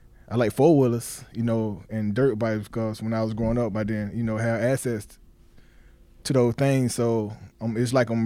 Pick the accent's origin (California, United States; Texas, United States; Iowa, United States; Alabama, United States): Alabama, United States; Birmingham; I grew up in Birmingham in a community called Vice Hill. It's kind of like considered, you know, quote unquote, the hood.